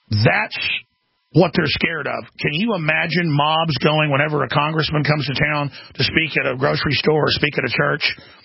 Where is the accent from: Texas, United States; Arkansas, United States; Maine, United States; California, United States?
Texas, United States; Rockwall; Listen, I grew up in Rockwall, Texas, where later the police and the sheriff got busted dealing drugs, just like I said they were.